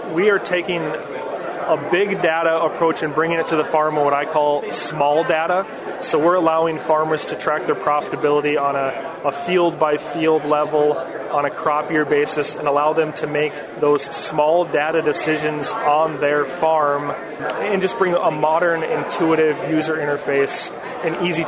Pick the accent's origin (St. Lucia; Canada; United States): United States; North Dakota; I grew up in Western North Dakota, worked for a private equity firm in Minneapolis for my first few years out of college